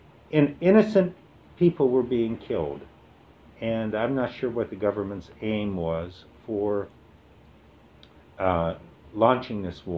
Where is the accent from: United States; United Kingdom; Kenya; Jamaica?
United States; Midwest; first language English; moved away as an adult; now in Queens, United States; English is my first language. And my family came to New York. Well, actually, I came to New York from the Midwest.